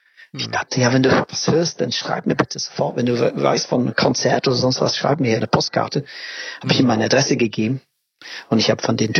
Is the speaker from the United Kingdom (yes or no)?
yes; England, United Kingdom; Ich meinte, nein, ich komme aus England.